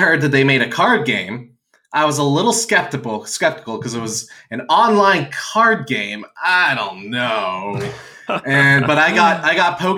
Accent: Pittsburgh, Pennsylvania, United States; We're from Pittsburgh here. It's P-I-X. That's how we pronounce it.

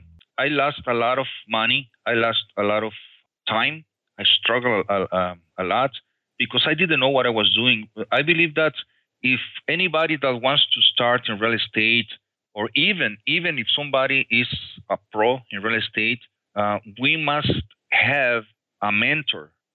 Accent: Mexico; English is a second language; moved away as an adult; now in United States; In 1998, I came from Mexico.

